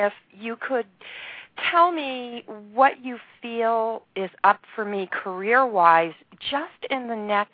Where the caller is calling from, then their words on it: Easton, Pennsylvania, United States; I'm in Easton, Pennsylvania.